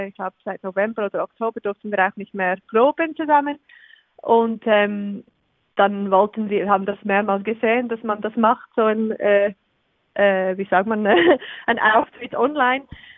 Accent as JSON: {"language": "German", "region": "England", "country": "United Kingdom", "second_language": "German", "said": "Ich komme aus England, ja."}